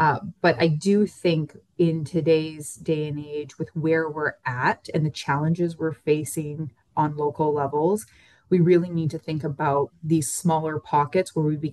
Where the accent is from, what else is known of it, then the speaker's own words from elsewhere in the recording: Sault Ste. Marie, Ontario, Canada; You know, I'm from Sault Ste. Marie. I'm from a northern community.